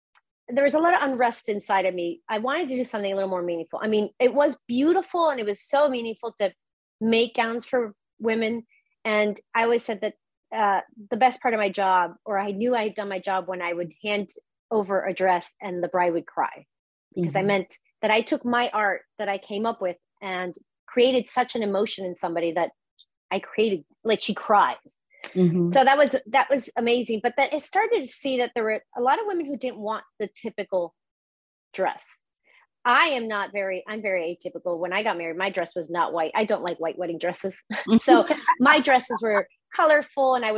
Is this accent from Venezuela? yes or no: yes; Venezuela; I'm originally from Venezuela, but I didn't grow up there. I grew up everywhere because my dad worked for an American company, for the international part of an American company. So we moved around a lot. I lived in so many countries.